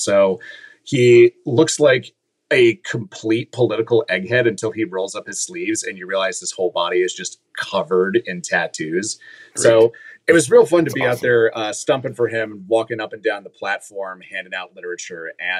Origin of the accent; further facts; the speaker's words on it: Virginia, United States; My home state of Virginia gave a big middle finger to our shitty Republican governor, which is also great.